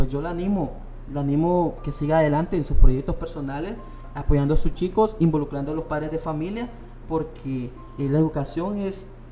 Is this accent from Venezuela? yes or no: no; Honduras; aquí nosotros todos somos hondureños